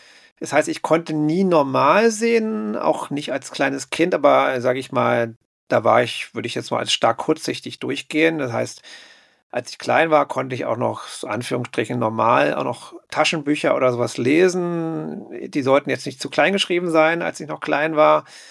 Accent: Berlin, Germany; Ich bin in Berlin-Spandau, also ich bin in Berlin-Wilmersdorf geboren, bin dann später meine Eltern, als ich 9 war, nach Berlin-Spandau gezogen, beziehungsweise Starken, das war in den 80er Jahren

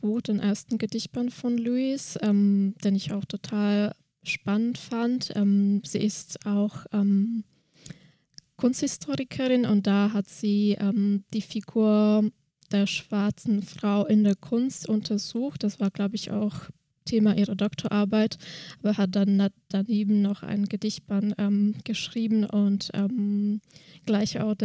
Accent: Slovakia; first language Slovak; German is a second language; weil in meiner Muttersprache, also ich komme aus der Slowakei, heißt Poesiealbum

